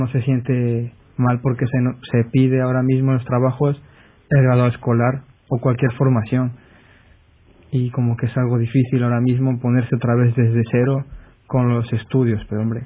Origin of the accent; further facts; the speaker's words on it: Ecuador; Yo sí, de Ecuador